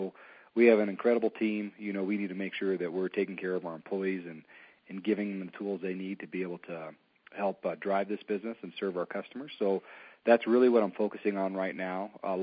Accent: Colorado Springs, Colorado, United States; I grew up in Colorado Springs, and when I got to college, I went to University of Northern Colorado and then ended up at Keystone Resort.

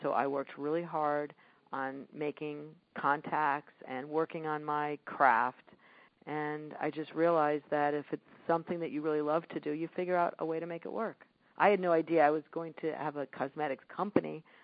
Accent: Chicago, Illinois, United States; I am from Chicago, and I was brought up early on that it's really important to help other people.

